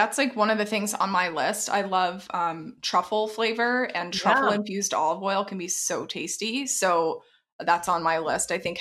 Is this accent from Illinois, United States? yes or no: no; Texas, United States; I'm from Texas originally. I love hot sauce.